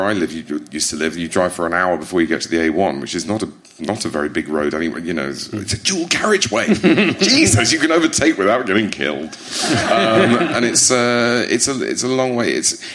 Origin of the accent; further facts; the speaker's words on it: East Midlands, United Kingdom; I'm from Lincolnshire